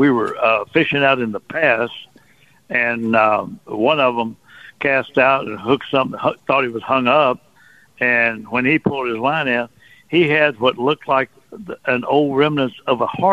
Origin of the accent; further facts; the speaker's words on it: Port Arthur, Texas, United States; I grew up in Port Arthur, and you go down to Sabine Pass and Dick Dowling Monument area down there.